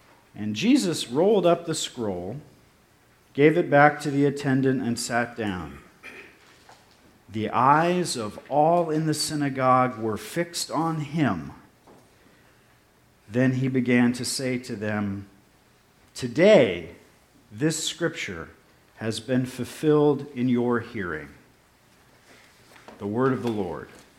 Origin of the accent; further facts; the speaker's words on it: Ohio, United States; I grew up in Ohio, so it was like kind of going back in time